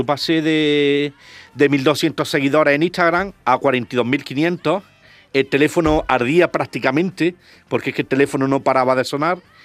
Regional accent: Andalusia, Spain; born there; Granada, que es donde yo nací, en Huertortaja, en Granada

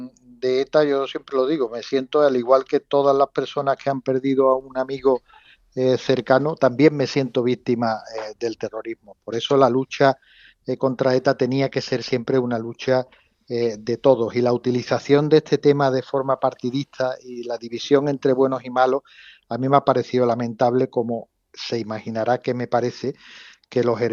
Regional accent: Andalusia, Spain; also born or lived in Los Angeles, United States; soy un andaluz, hijo de la emigración, que es una manera de ser andaluz muy particular, que es habiendo nacido a miles de kilómetros de Andalucía, pero siendo más andaluz o tan andaluz como nadie, porque soy de padre sevillano

